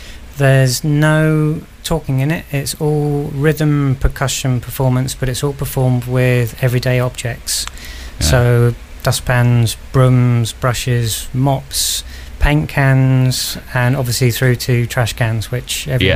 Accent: South East England, United Kingdom; I was, yeah.

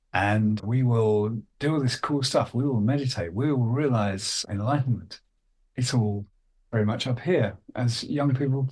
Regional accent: Lewisham, London, United Kingdom; because I spent some of my growing up in Lewisham, South London, and such places.

